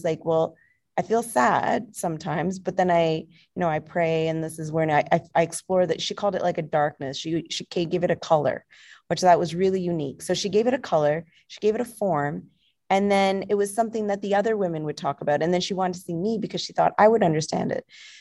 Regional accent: Punjab, India; now in Oakville, Canada; I'm from the north. And so Punjab is divided into two. It's part in Pakistan, part in India. So I'm from the India side. And now I'm in this clinic in Oakville

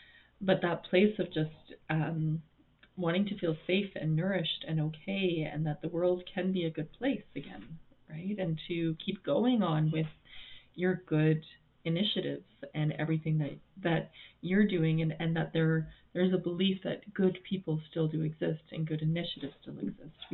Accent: Canada; I'm Canadian too, so it wasn't even in my own country.

